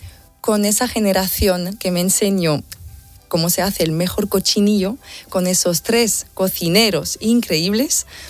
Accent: Wallonia, Belgium; Spanish is a second language; Somos los andaluces de Francia, nos dicen.

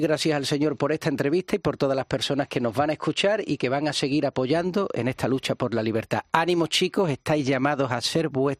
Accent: Spain; Somos los españoles los que nos reducimos frente a nuestra españolidad.

